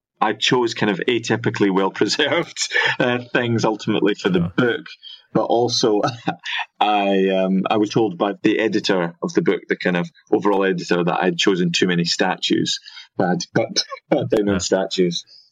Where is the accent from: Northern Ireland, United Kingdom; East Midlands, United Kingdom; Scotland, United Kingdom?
Scotland, United Kingdom; also born or lived in Liverpool; And so growing up in Scotland, certainly around the time when tuition fees were going to be free in Scotland and not in England